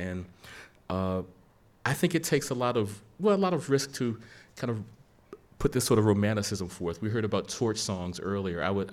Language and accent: English; United States; I'm kidding. I'm from Washington, so you paranoid in every instance here.